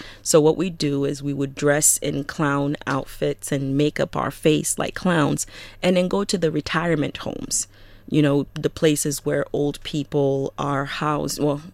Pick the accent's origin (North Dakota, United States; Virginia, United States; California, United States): California, United States; moved away as an adult; also born or lived in New York; now in South Sudan; I'm from California, and I have a sister. I had a brother who's late now, and with my parents, all in California. I came here, left from New York to come to South Sudan.